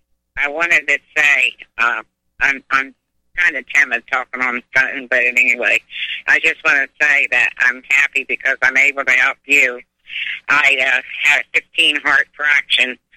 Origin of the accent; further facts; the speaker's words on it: New Jersey, United States; Yes, I'm the one from Jersey.